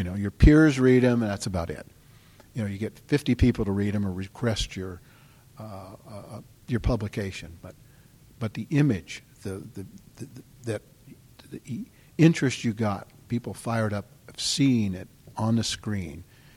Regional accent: California, United States; And growing up in San Diego County along the coast there

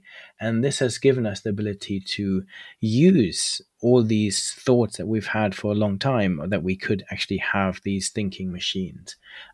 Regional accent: Germany; moved away as an adult; also born or lived in Cambridge, United Kingdom; Yes, I grew up in Germany, went over to the UK, to Cambridge to study, and they then offered me a job afterwards.

